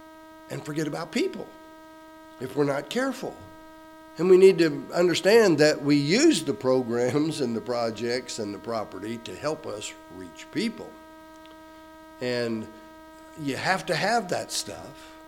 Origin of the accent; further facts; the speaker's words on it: Illinois, United States; also born or lived in Arkansas; We were raised in Illinois, but we were in Arkansas, and then I became a pastor and was still in Arkansas